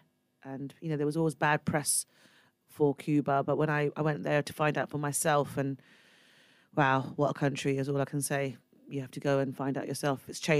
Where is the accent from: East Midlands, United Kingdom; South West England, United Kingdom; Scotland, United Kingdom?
South West England, United Kingdom; Swindon; born or raised there; also born or lived in London